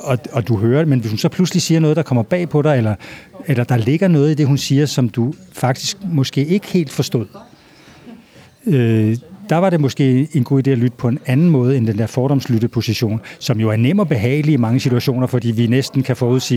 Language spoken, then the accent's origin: Danish; Holme-Olstrup, Zealand, Denmark; jeg blev inviteret til min gamle barndomsby for at holde et foredrag. Jeg tror, at den, der hyrede mig, vidste måske ikke, at jeg kom herfra